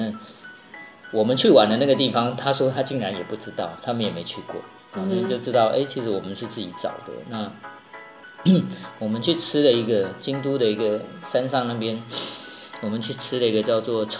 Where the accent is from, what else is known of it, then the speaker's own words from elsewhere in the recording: Chiayi, Taiwan; 那我是嘉义人，绰号叫